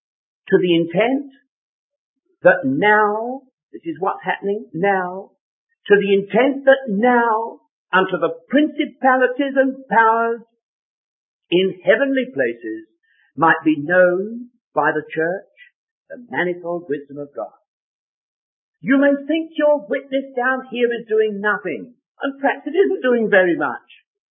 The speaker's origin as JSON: {"language": "English", "region": "London", "country": "United Kingdom", "tie": "born or raised there", "lives_now": "Scotland, United Kingdom", "said": "when I was a young man brought up in Wilton here in London. I've been in Scotland for 33 years almost, but I was born in Dulles Hill, in way down there in Wilton, northwest London."}